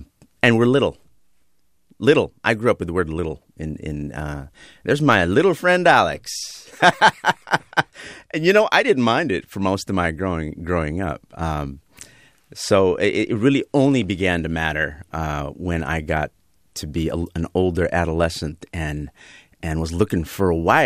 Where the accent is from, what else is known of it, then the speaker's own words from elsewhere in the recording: Philippines; English is a second language; moved away; That was the point of the book, was to talk about the smallness that we came over with from the Philippines. We were incredibly poor, so we were small economically. We came from a country that it's a really a marginal country.